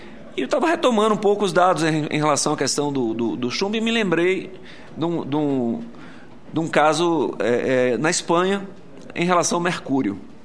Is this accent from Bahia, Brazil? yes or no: yes; Bahia, Brazil; eu também sou baiano, né?